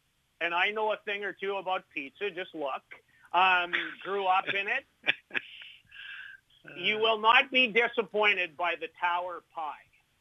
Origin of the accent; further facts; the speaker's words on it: Saskatoon, Saskatchewan, Canada; when I was growing up in Saskatoon